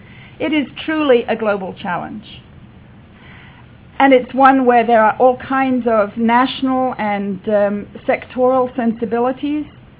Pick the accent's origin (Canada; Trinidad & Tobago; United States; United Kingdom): United Kingdom; England; I grew up in England in the 1950s and 1960s when, you know, British power was disappearing around the world rather rapidly.